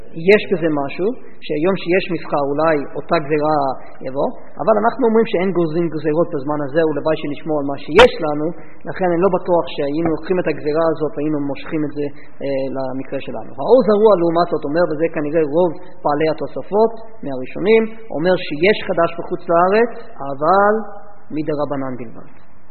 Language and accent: Hebrew; United States; now in Israel; כשאני גדלתי בארצות הברית אני לא שמעתי גם את המילה חדש.